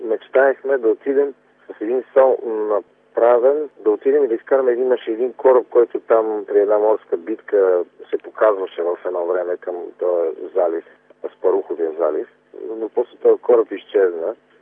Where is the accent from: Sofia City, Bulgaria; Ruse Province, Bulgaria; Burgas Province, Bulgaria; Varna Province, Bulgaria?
Varna Province, Bulgaria; Varna; Това е моето родно място. Там много хубаво съм си изкарал край морето като дете. Аз имах много щастливо детство и беше свързано наистина с морето, морската градина, Варна. Ние живеехме до гарата.